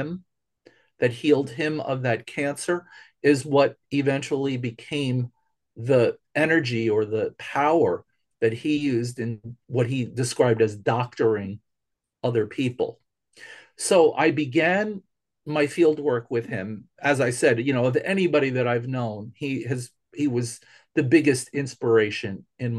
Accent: New York, United States; also born or lived in Oklahoma; I grew up here in New York, but I moved to Oklahoma, where I went to graduate school in 1980.

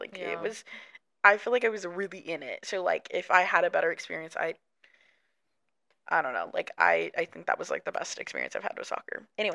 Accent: Dallas, Texas, United States; if any of you guys don't know, we are from the Dallas area. Dallas-Fort Worth area.

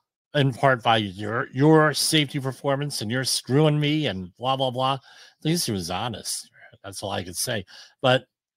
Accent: New Jersey, United States; I say, well, hey, I'm from New Jersey, it's tinnitus.

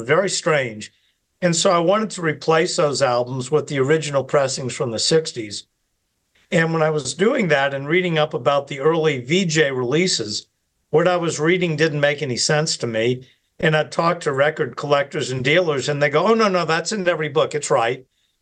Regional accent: New Orleans, Louisiana, United States; yeah, I grew up in New Orleans. I've lived here my entire life.

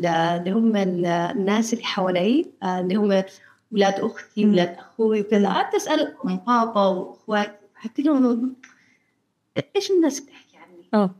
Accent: Palestine; أنا تربيت في يعني أنا بنت بدوية بنت مخيم بنت في فلسطين بنت في يعني في قرية

